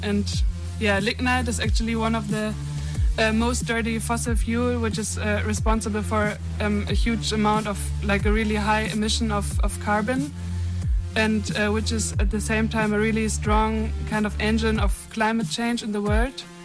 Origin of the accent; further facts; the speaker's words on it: Germany; we are two activists from Germany